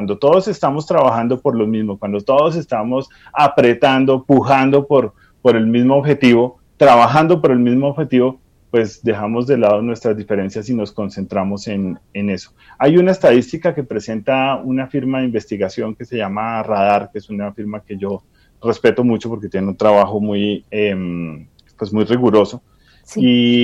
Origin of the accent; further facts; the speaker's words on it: Colombia; nosotros como colombianos también tenemos algo de que sentirnos orgullosos